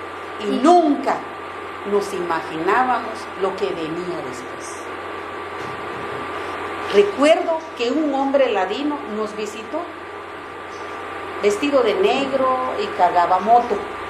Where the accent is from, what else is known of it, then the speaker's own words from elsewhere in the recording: Comalapa, Chimaltenango, Guatemala; en Comalapa, de donde yo soy